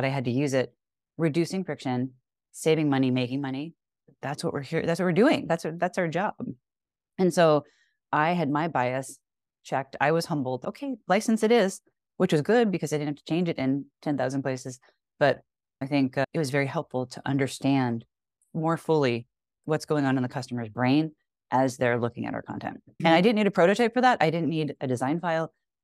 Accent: Boston, Massachusetts, United States; I grew up in Boston. We say pancake instead of flapjack.

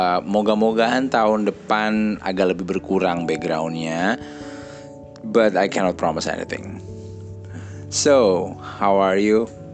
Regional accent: Java, Indonesia; Dan gue orang Indonesia dan gue orang Jawa.

